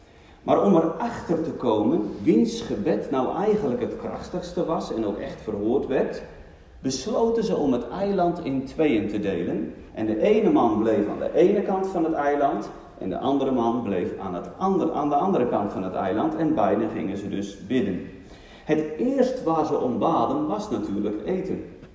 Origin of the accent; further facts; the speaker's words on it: Urk, Flevoland, Netherlands; Ik kom uit Urk. Ik kan er niks aan doen. Dat is nou eenmaal zo. Ik ben 38 jaar jong of oud.